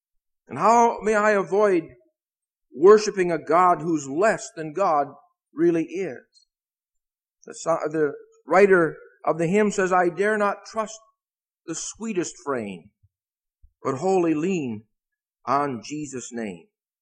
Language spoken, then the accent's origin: English; Midwest, United States; now in New England, United States; I like New England. I'm originally from the Midwest.